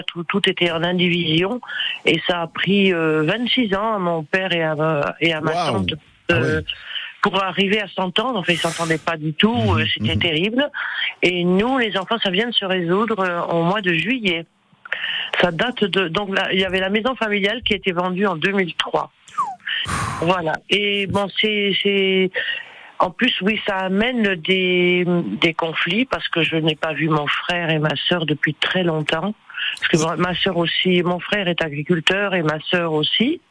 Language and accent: French; Bourgogne-Franche-Comté, France; moved away; also born or lived in Bayonne; j'ai vécu en Bourgogne. Je suis native de Bourgogne, mais bon, ouais. J'ai vécu les trois quarts de ma vie ici, à Bayonne. Mais donc, mon père avait été agriculteur, donc une ferme.